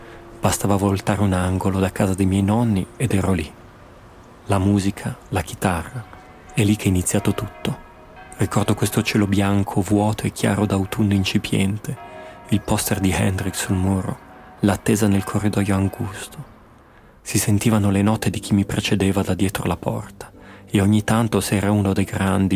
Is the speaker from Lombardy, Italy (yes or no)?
yes; Como, Lombardy, Italy; born there; a Como, la mia città natale. È lì che ho iniziato a suonare.